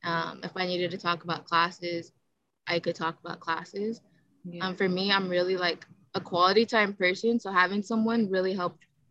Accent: Bakersfield, California, United States; I'm in Riverville, and I'm from Bakersfield. So I went home for the break.

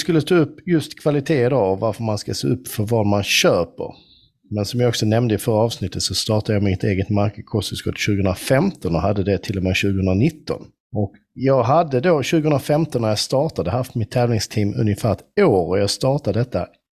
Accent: Skåne, Sweden; accent: Scanian; Väldigt tydlig på mitt skånska fina lilla vis.

